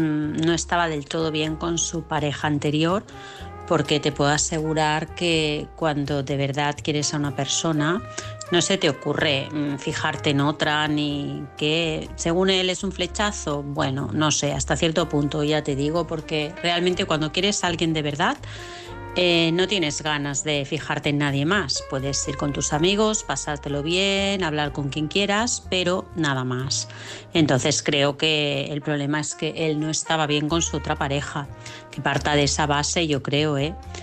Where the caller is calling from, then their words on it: Barcelona, Catalonia, Spain; de Barcelona.